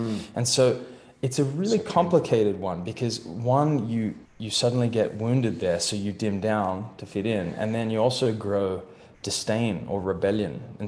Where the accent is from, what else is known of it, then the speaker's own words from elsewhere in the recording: Australia; now in United States; even though we're from Australia